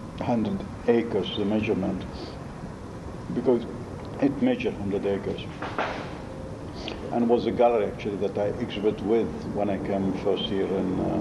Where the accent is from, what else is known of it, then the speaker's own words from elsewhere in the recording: Baghdad, Baghdad Governorate, Iraq; also born or lived in Israel; now in London, United Kingdom; and I come with no money here, the same way as we came to Israel from Baghdad with no money, you know, and I have just myself, and I have no family, no relative, nothing, and my parents in Israel